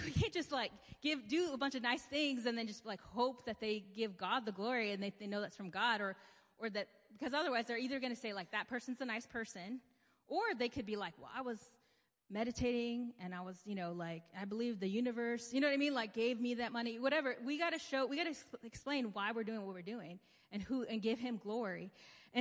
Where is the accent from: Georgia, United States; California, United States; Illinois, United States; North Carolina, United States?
Illinois, United States; Chicago; okay, so I'm from Chicago. There you go. So anyway, I'm from the suburbs, but yeah, it's from that area.